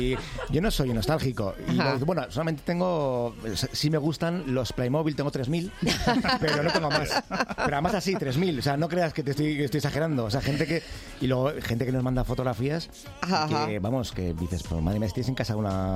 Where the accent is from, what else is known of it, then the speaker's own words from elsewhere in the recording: Barakaldo, Basque Country, Spain; Yo soy de Baracaldo